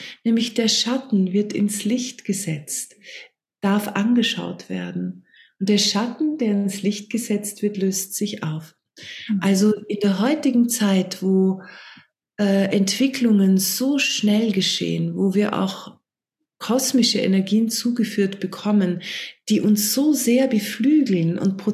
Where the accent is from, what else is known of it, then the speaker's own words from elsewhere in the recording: Austria; Ich bin vor 2 Wochen in meine alte Heimat Österreich zurückgezogen.